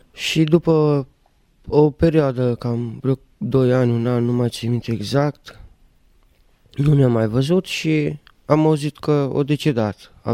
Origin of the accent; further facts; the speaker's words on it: Alba Iulia, Alba County, Romania; și sunt din Alba Iulia.